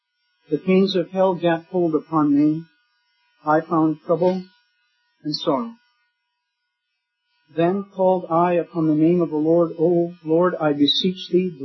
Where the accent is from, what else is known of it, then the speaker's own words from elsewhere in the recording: Wisconsin, United States; I grew up in the United States in the state of Wisconsin, not far from the Mississippi River. I grew up on a farm, a dairy farm.